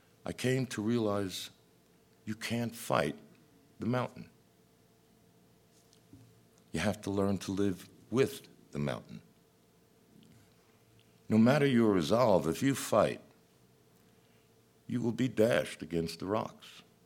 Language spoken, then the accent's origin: English; New York City, New York, United States; Growing up in New York City was a continual battle.